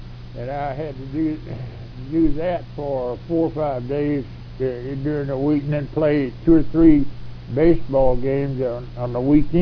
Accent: Texas, United States; I was born out in West Texas, way out in the dry, sorry country out there, and I was raised on a farm.

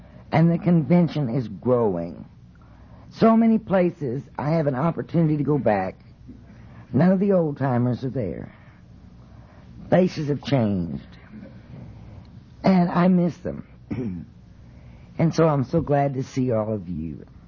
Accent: Oklahoma, United States; I am from Oklahoma.

